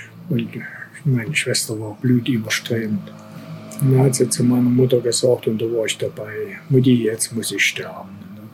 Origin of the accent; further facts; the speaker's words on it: Hartau, Saxony, Germany; also born or lived in Chemnitz; ich bin geboren am 2.2.1939 in Chemnitz. Dann bin ich in der Kindheit groß geworden in Hartau. Das ist unmittelbar an der Stadtgrenze. Meine Eltern haben dort ein Lebensmittel- und Gemüsegeschäft.